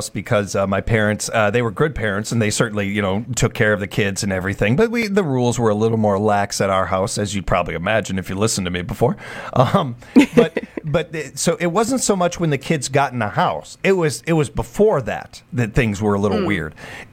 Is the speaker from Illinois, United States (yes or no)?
yes; Chicago, Illinois, United States; I'm a city boy. I'm coming from Chicago.